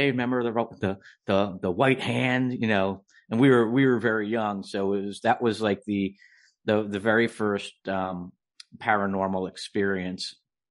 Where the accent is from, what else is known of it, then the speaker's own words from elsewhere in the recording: New Jersey, United States; Well, I've been writing since a little kid, and I grew up in New Jersey.